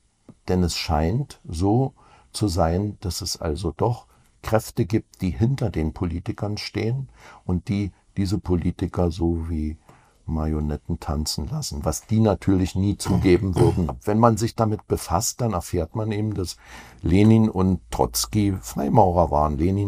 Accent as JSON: {"language": "German", "region": "Berlin", "country": "Germany", "tie": "born or raised there", "also_born_or_lived": "Freiberg, Germany", "said": "ich wurde 1952 unweit Dresdens in Freiberg in Sachsen geboren, aber bin in Berlin aufgewachsen, in Ostberlin, habe dort Außenhandel studiert"}